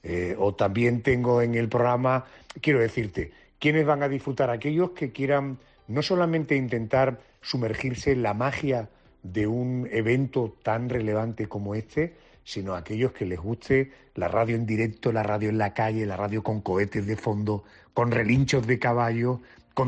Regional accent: Andalusia, Spain; mi equipo y yo mismo somos todos andaluces

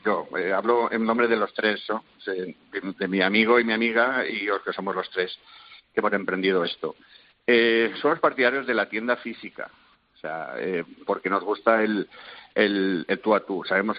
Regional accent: Alcoy, Valencian Community, Spain; de donde somos nosotros, que somos de Alcoy

